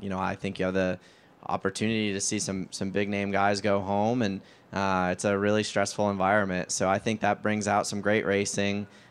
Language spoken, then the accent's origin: English; Tucson, Arizona, United States; Obviously, I'm from Tucson, so West Coast-ish, and I grew up coming to Southern California to race about every weekend, so always cool to come out here.